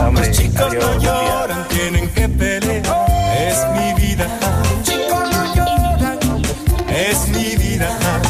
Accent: Panama; born there; comparto que los dos nacimos en Panamá, somos hispano-panameños los dos

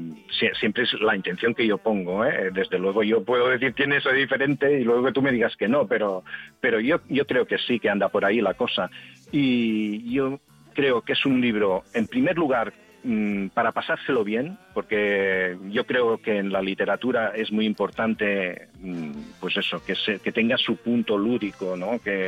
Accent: Badalona, Catalonia, Spain; also born or lived in Barcelona; Bueno, Barcelona, nacido en Barcelona, pero he vivido toda mi vida en Badalona, sí.

